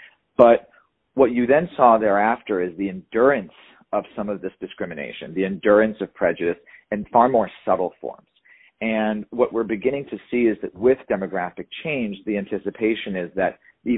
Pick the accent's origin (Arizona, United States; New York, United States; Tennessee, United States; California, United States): California, United States; Los Angeles; Yeah, I actually don't live in California anymore. I grew up in California. I'm a Los Angeles by Angeleno by native, by nativity.